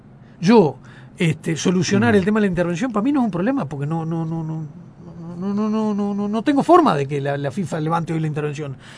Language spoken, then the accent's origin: Spanish; Porongos, Flores, Uruguay; yo soy de Porongos.